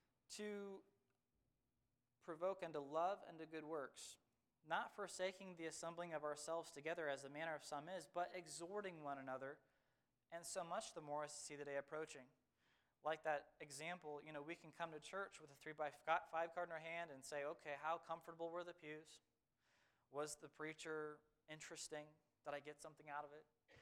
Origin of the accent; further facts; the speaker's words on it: Washington, United States; Growing up in Washington State, one of the most beautiful things in all the world are apple tree blossoms